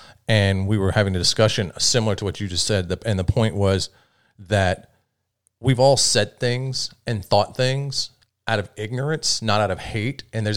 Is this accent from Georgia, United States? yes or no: yes; Atlanta, Georgia, United States; And I'm from the South. I was raised in Atlanta, and then we moved to a very, very, very poor city further down in the South.